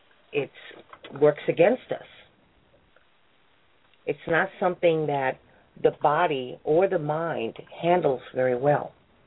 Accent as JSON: {"language": "English", "town": "Watts", "region": "California", "country": "United States", "tie": "born or raised there", "said": "I was raised in California, in Watts, California, which is a small community housed within Compton, California."}